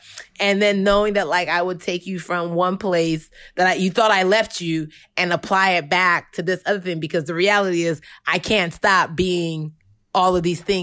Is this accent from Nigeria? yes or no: yes; Nigeria; also born or lived in United States; This is my purview and my perspective being both Nigerian and American.